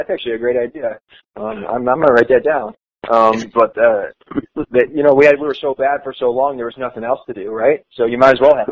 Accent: New York, United States; There's about a medium-sized ski slopes about 25 minutes from where I grew up outside of Buffalo in Holiday Valley.

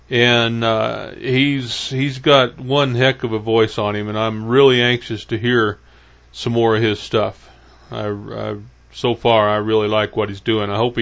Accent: Midwest, United States; also born or lived in Northeast US; Granted, I was raised in the Midwest and lived as an adult for many years in the Northeast.

